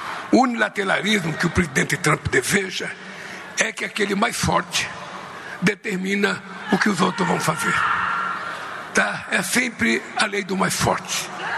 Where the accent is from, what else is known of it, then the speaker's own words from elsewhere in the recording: Minas Gerais, Brazil; eu sou mineiro do Vale do Jequitinhonha. Eu sou mineiro do Vale do Mucuri. Eu sou mineiro do Vale do Aço. Eu sou mineiro do Vale do Rio Doce. Eu sou mineiro do Vale de Minas. Eu sou mineiro do Triângulo Mineiro